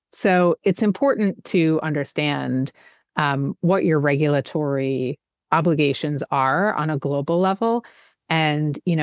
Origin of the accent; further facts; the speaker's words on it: New York, United States; So, for example, in the U.S., here in New York, in my home state